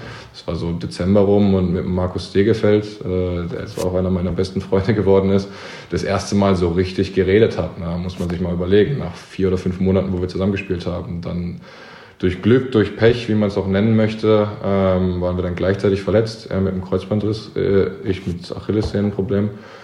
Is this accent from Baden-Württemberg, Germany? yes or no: yes; Karlsruhe, Baden-Württemberg, Germany; hatte ich dann doch viel Zeit in Karlsruhe in meiner Heimat